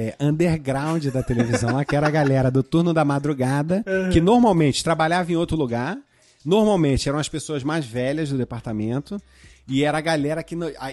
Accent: Rio de Janeiro, Brazil; cresci em Jacarepaguá, então tenho essa limitação de conhecer bem Jacarepaguá, Madureira, Vila Valqueira e Marechal e desconhecer o resto do mundo.

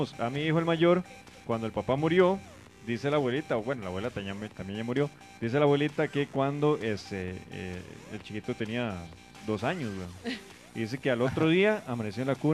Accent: Cinchona, Alajuela, Costa Rica; Porque nosotros somos de Cinchona.

